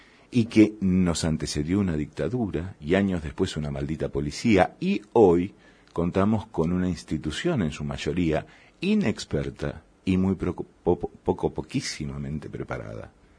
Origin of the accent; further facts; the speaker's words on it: Argentina; Somos vulnerables, somos argentinos.